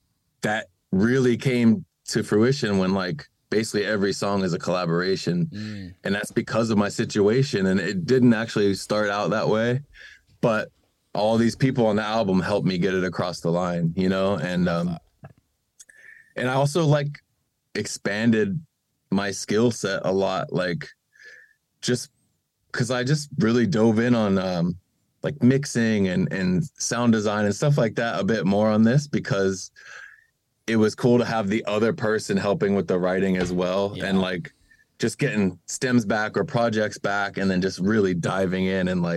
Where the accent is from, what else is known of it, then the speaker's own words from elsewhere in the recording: United States; Because I'm American, but like